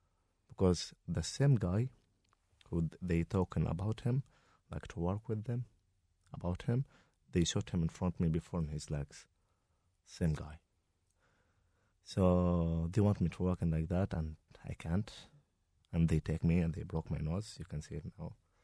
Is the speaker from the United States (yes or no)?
no; Gaza, Gaza Strip, Palestine; also born or lived in Iraq; Yeah. I was born in 1991 in Iraq. And we and my family, we left Iraq to move to Gaza in 1994. I born in Iraq.